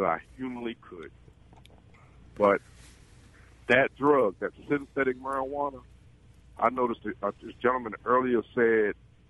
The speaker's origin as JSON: {"language": "English", "town": "Baltimore", "region": "Maryland", "country": "United States", "moved": "as an adult", "lives_now": "Virginia Beach, United States", "said": "Well, originally I'm from Baltimore, Maryland."}